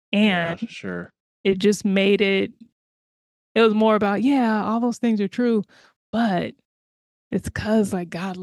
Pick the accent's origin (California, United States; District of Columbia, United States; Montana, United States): California, United States; Riverside; So I grew up in Riverside, California, was part of a small Pentecostal charismatic church.